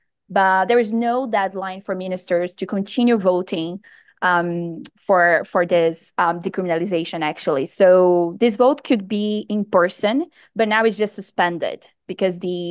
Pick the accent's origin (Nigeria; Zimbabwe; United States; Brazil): Brazil; I'm from Brazil.